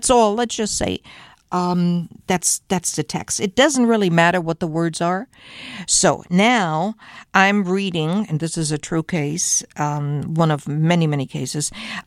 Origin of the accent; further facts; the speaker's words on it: Germany; accent: German; English is a second language; I said, I don't want to sound like with a German accent. I hated it, right? So I really worked on my accent